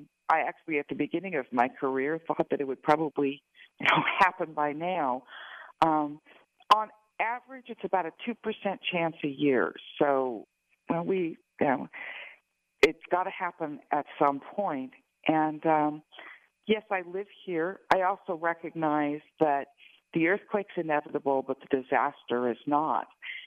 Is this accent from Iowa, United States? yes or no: no; California, United States; I grew up in California. One of my earliest memories is an earthquake.